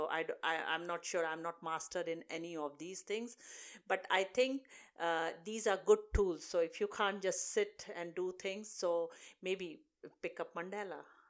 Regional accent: Basingstoke, South East England, United Kingdom; from Basingstoke, and I have got a page

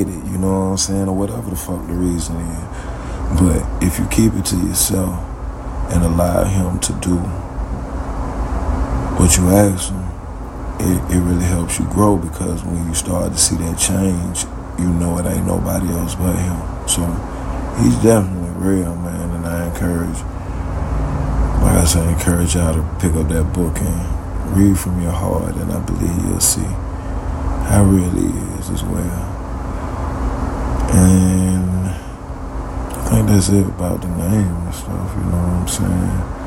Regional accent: United States; I'm from the United States, so you know, our system is set up to where legally you're grown at 21, okay?

